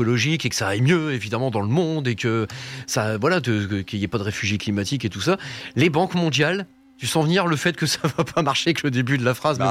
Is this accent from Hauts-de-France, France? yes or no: yes; Hauts-de-France, France; accent: Ch'ti; avec mon super accent ch'tanglais. C'est entre le ch'ti et l'anglais, c'est pas mal.